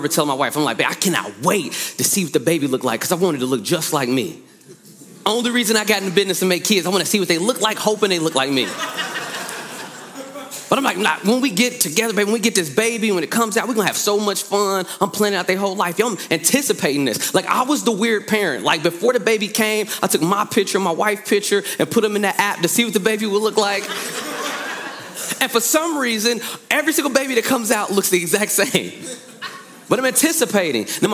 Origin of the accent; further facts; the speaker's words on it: Indianapolis, Indiana, United States; So I'm born and raised in Indianapolis, grew up here.